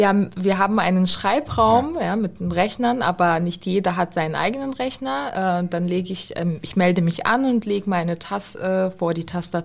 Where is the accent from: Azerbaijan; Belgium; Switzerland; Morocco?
Azerbaijan; now in Germany; also zum Beispiel gehört Aserbaidschan natürlich auch dazu, aber mittlerweile fühle ich mich auch in Florida wohl.